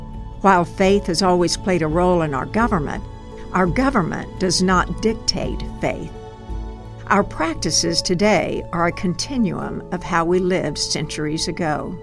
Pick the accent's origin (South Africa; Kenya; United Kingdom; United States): United States; Tishomingo; I was baptized at the age of 12 in my hometown of Tishomingo. Faith is strong in a small community, and Tishomingo has always epitomized the best of what it means to be a small community.